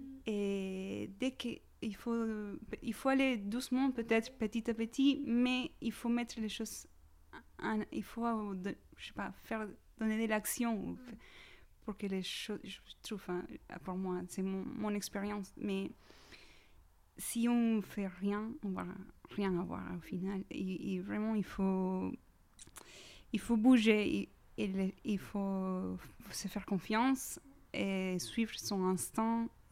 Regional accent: Peru; French is a second language; la plage de mon enfance au Pérou. Ouais, voilà, Colin, ça s'appelle. Et c'est la plage où j'ai grandi.

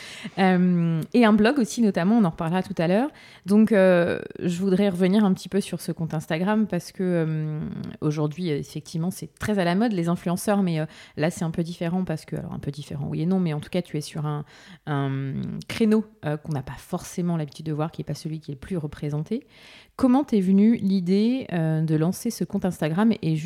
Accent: Tours, Centre-Val de Loire, France; Bon, oui, moi je suis de Tours

